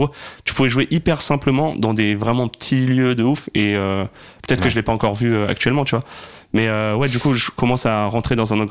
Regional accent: Hauts-de-France, France; moved away as an adult; now in Paris, France; parce que moi je suis de Picardie à la base, donc dès que j'ai pu monter sur Paris pour faire du stand-up après mon bac

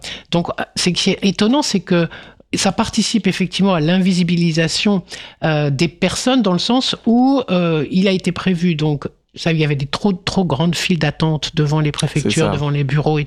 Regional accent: France; parce que j'ai eu de la chance, parce que je suis français, parce que quoi ?

